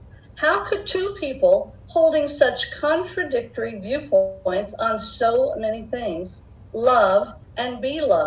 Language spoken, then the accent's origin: English; Texas, United States; Yes, I am from Texas.